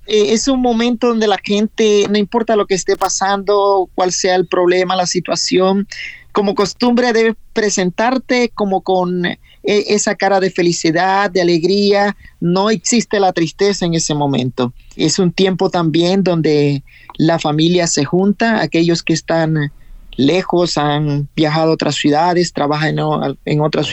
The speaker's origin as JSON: {"language": "Spanish", "country": "Colombia", "moved": "as an adult", "lives_now": "Canada", "said": "vengo del país de Colombia. Y vine aquí a Canadá en un programa de una empresa que es exportadora de carnes. Entonces vengo acá desde 2008."}